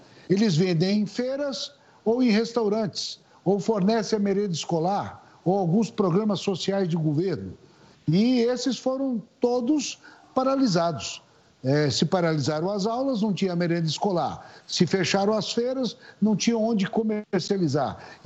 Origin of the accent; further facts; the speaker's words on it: Tocantins, Brazil; eu participava de uma colheita do milho safrinha, lá no meu estado, no Tocantins